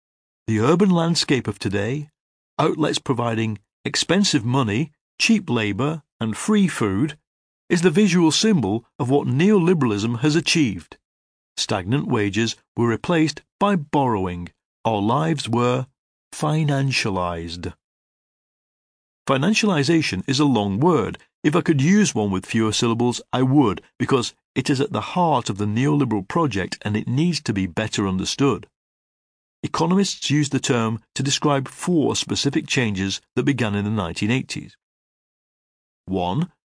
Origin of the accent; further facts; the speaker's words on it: Leigh, North West England, United Kingdom; I remember the main street of my hometown, Lee, in northwest England, in the 1970s, thronged on Saturday mornings with prosperous working-class families.